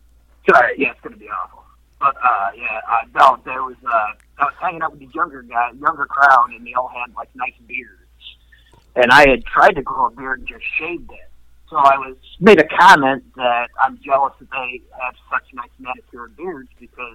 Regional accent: New York, United States; I'm from New York.

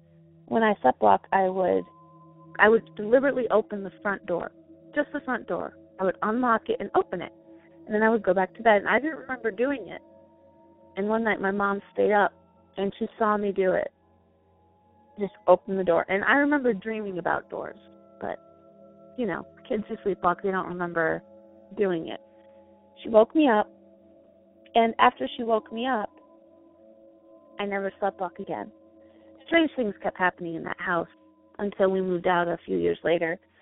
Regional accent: Michigan, United States; now in Idaho, United States; I live in Idaho. I'm originally from Michigan, and that's where this story actually takes place.

